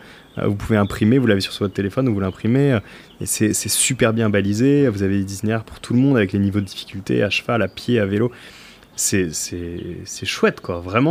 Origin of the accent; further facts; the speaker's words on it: Normandy, France; Alors, en tant que Normand, les grandes forêts me manquent.